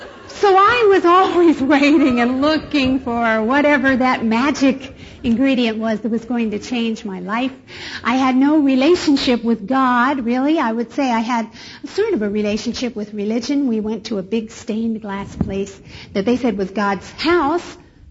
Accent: Philadelphia, Pennsylvania, United States; I was born and raised back east on the East Coast in Philadelphia, Southwest Philly.

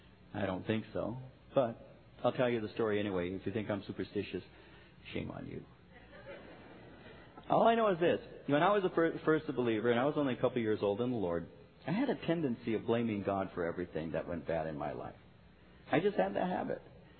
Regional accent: Norwalk, California, United States; I grew up in Norwalk.

